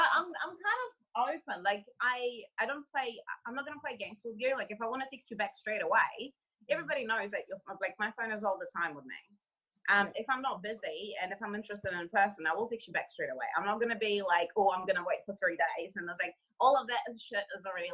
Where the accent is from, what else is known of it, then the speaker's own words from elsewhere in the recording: Russia; I'm from Russia.